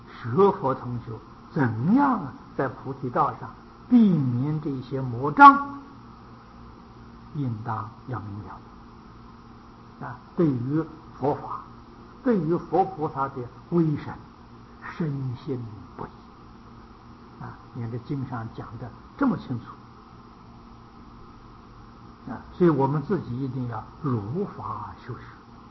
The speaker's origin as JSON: {"language": "Chinese", "country": "China", "said": "我们中国人讲玉皇大帝啊，玉皇大帝呀"}